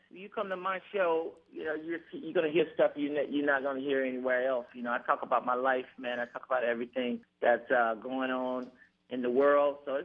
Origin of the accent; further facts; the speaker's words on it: Atlanta, Georgia, United States; I filmed that last year in my hometown, Atlanta, Georgia.